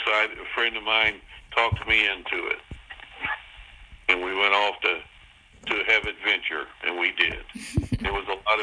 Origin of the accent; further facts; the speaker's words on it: Texas, United States; And we moved every year. And at one time, I had been in 12 schools in 13 years. Wow. But we always considered ourselves Texans.